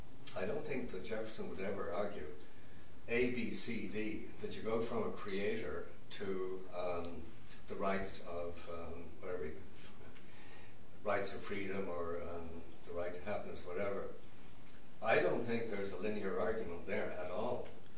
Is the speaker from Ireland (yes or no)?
yes; Ireland; even though he's English and I'm Irish.